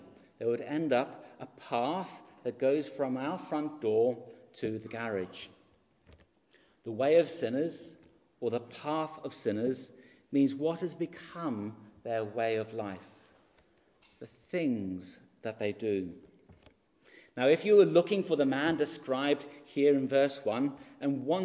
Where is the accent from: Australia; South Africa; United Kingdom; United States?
United Kingdom; And most of us, being very British, want to be very polite.